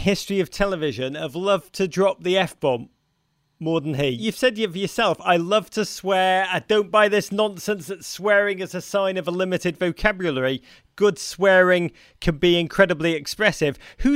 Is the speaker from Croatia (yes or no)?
no; Liverpool, North West England, United Kingdom; I know so well from growing up in Liverpool, not too dissimilar from Dublin or Glasgow.